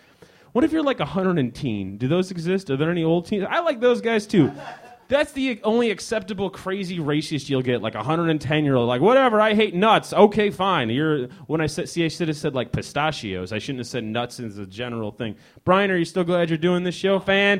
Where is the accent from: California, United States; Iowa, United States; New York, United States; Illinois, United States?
Illinois, United States; Chicago; I'm from Chicago. Lots of uggos there.